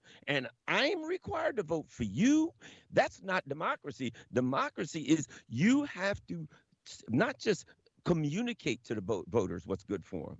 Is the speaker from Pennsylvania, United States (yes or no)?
no; Glen Burnie, Maryland, United States; I grew up in Glen Burnie, Pasadena.